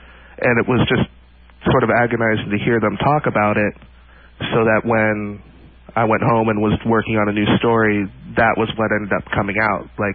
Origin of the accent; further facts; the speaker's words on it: Seattle, Washington, United States; I grew up in Seattle, actually